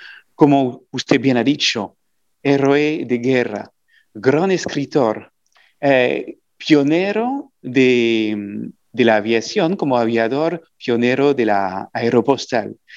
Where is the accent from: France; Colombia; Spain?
France; Saint-Raphaël, Provence-Alpes-Côte d'Azur; mi pequeña ciudad a las orillas del mar Mediterráneo se llama San Rafael. Y bueno, soy un exalumno del Liceo Antoine de Saint-Exupéry de esta ciudad de San Rafael.